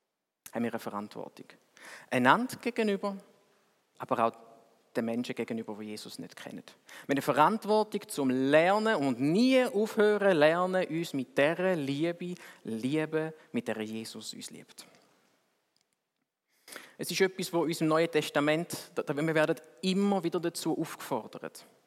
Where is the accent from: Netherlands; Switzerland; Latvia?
Switzerland; Oder, wir sind Schweizer.